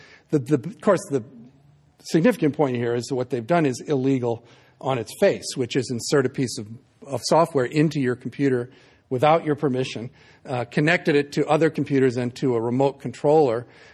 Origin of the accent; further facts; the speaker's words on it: Missouri, United States; That's sort of out of my pay grade. I'm from Missouri.